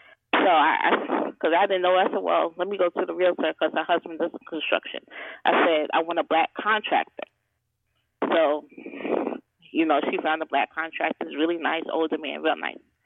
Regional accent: New York, United States; coming from an urban environment, like I said, I'm from New York. You know, I never thought about that, but I moved down here and my family, you know, they live in South Carolina.

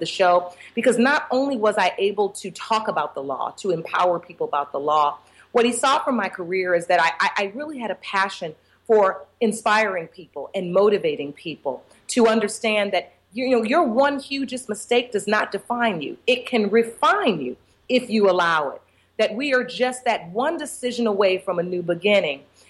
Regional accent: Detroit, Michigan, United States; also born or lived in New York / New Jersey; I started off practicing law in my hometown of Detroit, Michigan, and then moved on to New York and New Jersey

